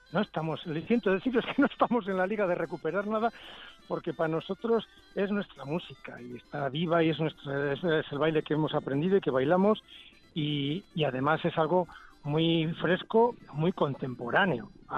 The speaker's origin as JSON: {"language": "Spanish", "region": "Basque Country", "country": "Spain", "said": "por lo menos en el País Vasco, si seguimos existiendo como vascos es gracias a la jota"}